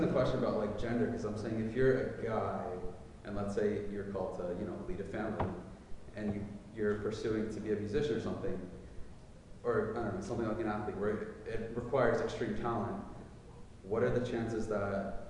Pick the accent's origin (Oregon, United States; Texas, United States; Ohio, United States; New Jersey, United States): New Jersey, United States